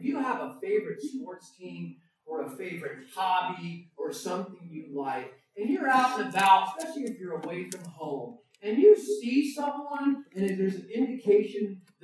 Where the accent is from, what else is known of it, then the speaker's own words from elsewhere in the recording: New Jersey, United States; born there; now in California, United States; I've been living now in California for longer than I lived in New Jersey, where I was born.